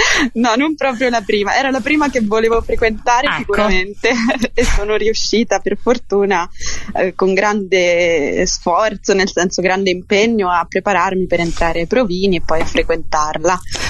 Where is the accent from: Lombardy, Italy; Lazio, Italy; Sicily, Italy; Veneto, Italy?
Sicily, Italy; Palermo; Ho iniziato sì con il teatro sin da bambina, e a Palermo, perché sono siciliana, sono di Palermo